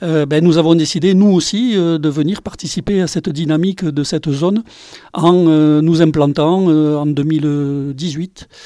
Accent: Lavelanet-de-Comminges, Occitanie, France; Écoutez, nous sommes originaires de Lavelanet de Comminges.

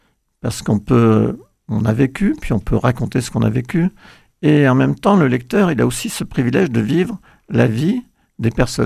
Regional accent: Grand Est, France; Moi, je suis un enfant des vignes, des livres et des bois, puisque je suis né en Champagne, dans un petit village de vignerons

